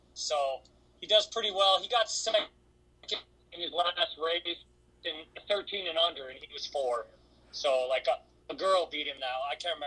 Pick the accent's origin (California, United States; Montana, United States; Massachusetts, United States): Montana, United States; I grew up in Montana at a really small school in Montana.